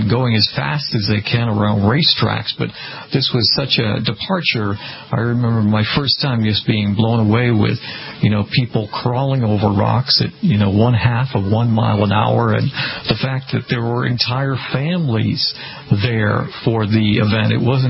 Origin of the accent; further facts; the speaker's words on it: Massachusetts, United States; So just to kind of reiterate my own experience growing up in Massachusetts, I wasn't really exposed to off-roading.